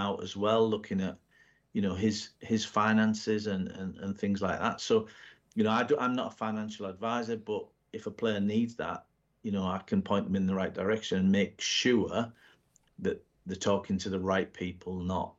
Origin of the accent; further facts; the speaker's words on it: Middlesbrough, North East England, United Kingdom; It started in 2017 at Middlesbrough because that's my hometown.